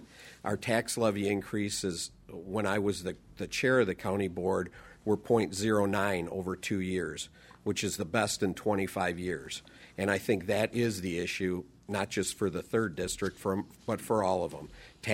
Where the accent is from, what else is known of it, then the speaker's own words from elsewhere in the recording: Kenosha, Wisconsin, United States; I'm born and raised in Kenosha, and I'm really proud of Kenosha.